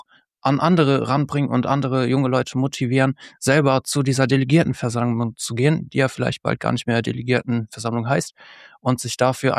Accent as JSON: {"language": "German", "town": "Bergisch Gladbach", "region": "North Rhine-Westphalia", "country": "Germany", "tie": "born or raised there", "said": "Bei uns in Bergisch Gladbach bin ich quasi groß geworden im CVM"}